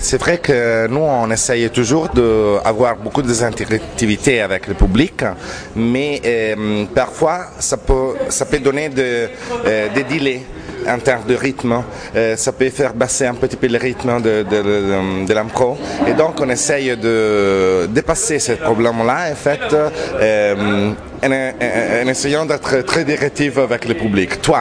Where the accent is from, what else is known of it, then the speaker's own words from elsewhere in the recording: Milan, Lombardy, Italy; Je suis de Milan